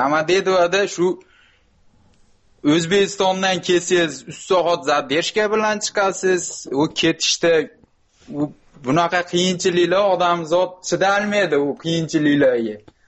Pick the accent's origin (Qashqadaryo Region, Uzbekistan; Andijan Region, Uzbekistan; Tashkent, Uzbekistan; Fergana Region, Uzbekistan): Fergana Region, Uzbekistan; Fergana; now in Moscow, Russia; Farg'onadanman.